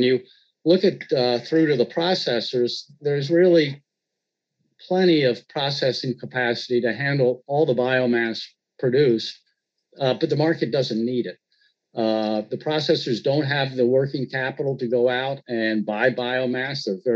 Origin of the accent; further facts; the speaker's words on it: New York, United States; I was just going to say, in my home state of New York